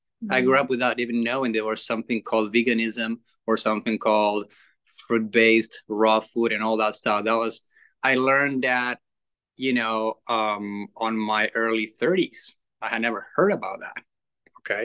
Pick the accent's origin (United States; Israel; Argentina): Argentina; English is a second language; I'm from Argentina, and I grew up eating red meat twice a day, every day. Okay, we have in Argentina more cows than people.